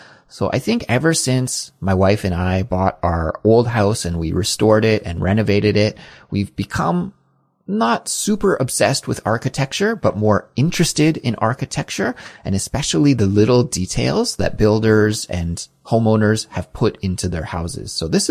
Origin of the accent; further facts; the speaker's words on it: Kelowna, British Columbia, Canada; in Western Canada, in Kelowna, my hometown.